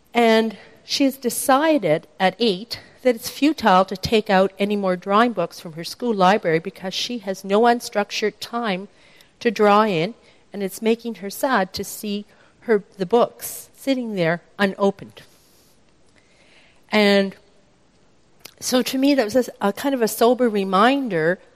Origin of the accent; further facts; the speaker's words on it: Nova Scotia, Canada; also born or lived in Newfoundland; And I was born in Newfoundland, grew up in Nova Scotia, and was like connecting to some sense of self.